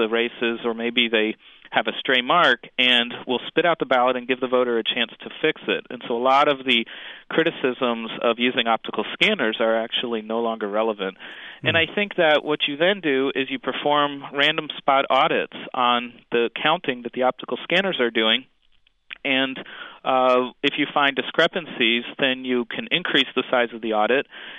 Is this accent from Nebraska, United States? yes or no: no; Maryland, United States; than my home state of Maryland is in.